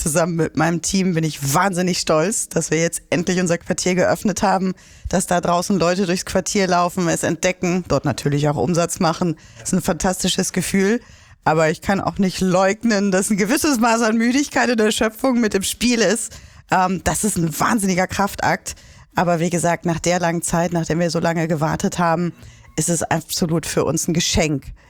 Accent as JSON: {"language": "German", "region": "Hamburg", "country": "Germany", "tie": "born or raised there", "said": "bis ich dann endlich vor über 3 Jahren wieder in meiner Heimatstadt gelandet bin"}